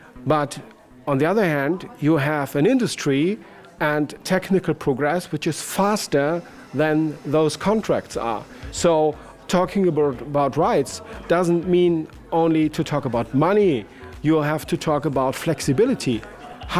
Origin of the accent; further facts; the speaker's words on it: Germany; I am from Germany. I'm the sports coordinator for ARD German Radio, and I'm based in beautiful Cologne.